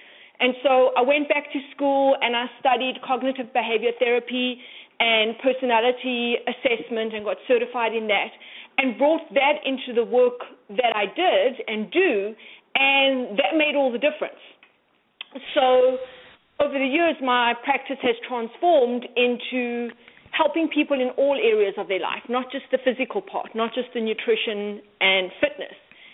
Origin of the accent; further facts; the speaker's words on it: South Africa; now in Canada; I played competitive tennis growing up in South Africa.